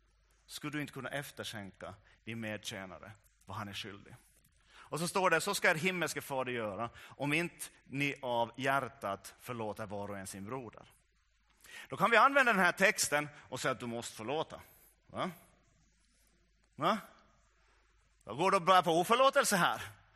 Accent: Ostrobothnia, Finland; Vi är österbottningar, så vi tycker ju, en del av oss i alla fall österbottningar.

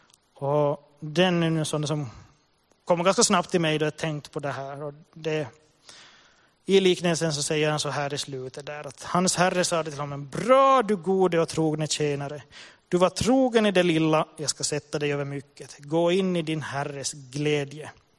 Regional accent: Kristinestad, Ostrobothnia, Finland; jag är född och uppvuxen i Kristinestad och var lite busig i tonåren.

